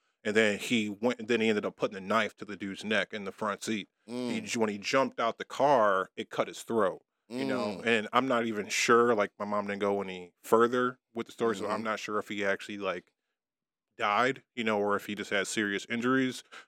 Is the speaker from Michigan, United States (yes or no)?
yes; Inkster, Michigan, United States; just growing up in Inkster in Detroit